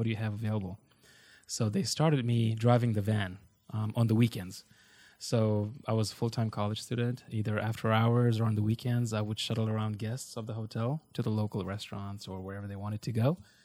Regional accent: Afghanistan; I'm from Afghanistan

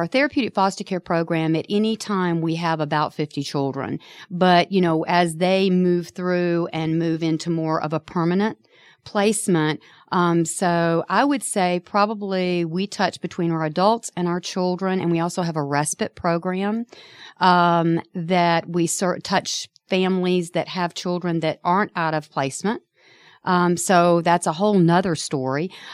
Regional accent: Tucker, Georgia, United States; So I grew up in Tucker. Went to Tucker High School and actually met my husband there

